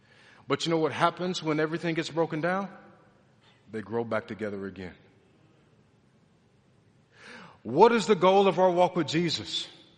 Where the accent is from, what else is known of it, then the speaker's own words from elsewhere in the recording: Detroit, Michigan, United States; I ain't forgot that I'm from Detroit.